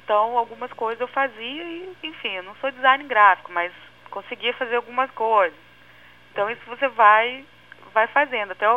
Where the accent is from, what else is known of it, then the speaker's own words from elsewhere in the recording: Espírito Santo, Brazil; now in Rio de Janeiro, Brazil; Porque eu tenho um amor grande pela minha terra. E quando eu venho com essa questão, né, de estar fora, é justamente isso, é apresentar, sabe? Apresentar esse trabalho e mostrar, de alguma forma, um pedacinho do meu estado